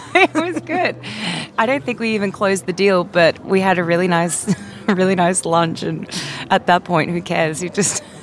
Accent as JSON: {"language": "English", "country": "Australia", "said": "I come from Australia."}